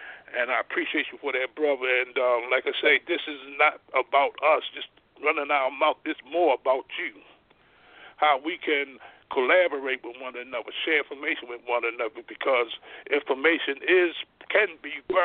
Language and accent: English; the South, United States; we come from the dirt, you know, we come from the South, you know, and we know how, you know, our ancestors, my father and all, they were farmers